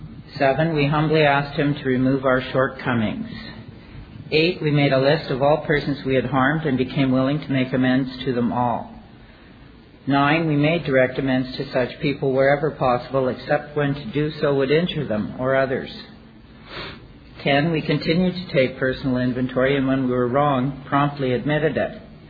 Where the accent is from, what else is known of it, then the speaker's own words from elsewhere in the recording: Canada; I'm a Canadian addict.